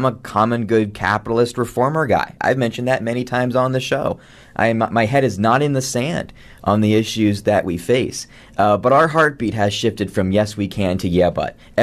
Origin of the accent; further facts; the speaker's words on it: Tucson, Arizona, United States; I think the title for me, it matches where I'm at as a Tucsonan, as a person, as an American.